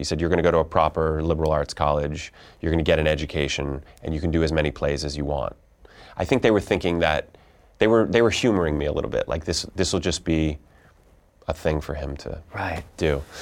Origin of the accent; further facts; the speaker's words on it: Columbus, Ohio, United States; I'm from Columbus, Ohio.